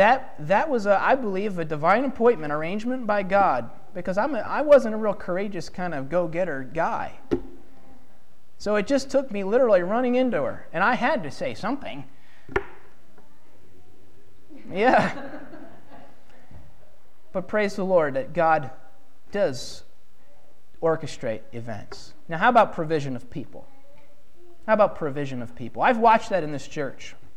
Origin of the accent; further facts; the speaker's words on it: Pennsylvania, United States; She from the Finger Lakes area of New York. I'm from Central Pennsylvania.